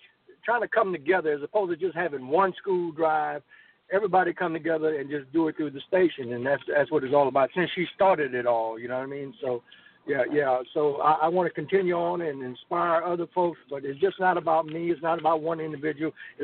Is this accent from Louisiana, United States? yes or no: yes; Lake Charles, Louisiana, United States; Well, first of all, I am from Lake Charles, Louisiana. I was born and raised in Lake Charles. I went to W.O. Boston High School